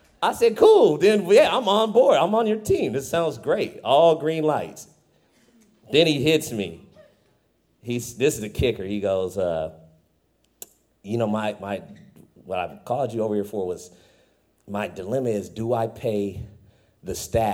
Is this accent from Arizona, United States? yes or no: no; Fresno, California, United States; Like, I'm from, not in my town, I'm from Fresno.